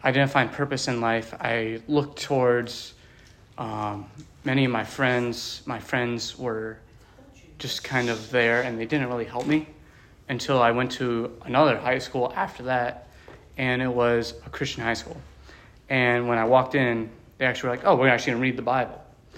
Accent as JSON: {"language": "English", "region": "Pennsylvania", "country": "United States", "tie": "born there", "said": "So basically, I was born in Pennsylvania. I was adopted soon after."}